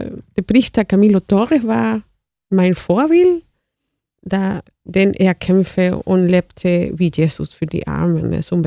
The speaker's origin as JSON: {"language": "German", "country": "Chile", "tie": "born or raised there", "said": "Hätte ich die Verbindung zu Chile verloren."}